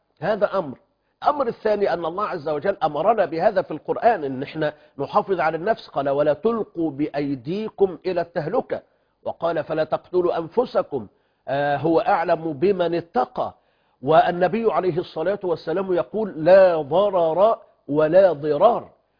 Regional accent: Egypt; إغلاق المساجد عندنا في مصر وفي غير بلادنا في بلاد المسلمين الأخرى

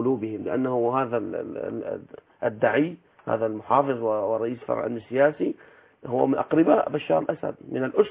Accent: Syria

